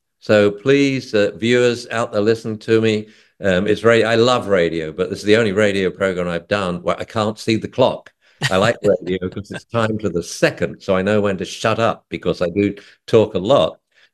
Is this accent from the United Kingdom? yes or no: yes; England, United Kingdom; I actually, being English, I get very uptight when we're plugging something of mine, like the book.